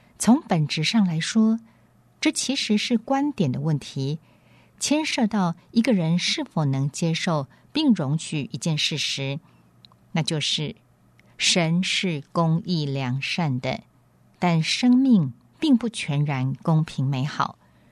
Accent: Canada; also born or lived in Philippines; 我身为加拿大人，但半生都在海外漂泊。小时候随着父母住在宣教地区，之后在菲律宾担任神学院教授和教务长，后来又在菲律宾牧会。

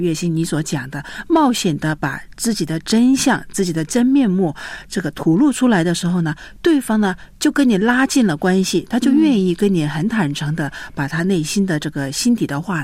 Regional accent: China; 我是中国人

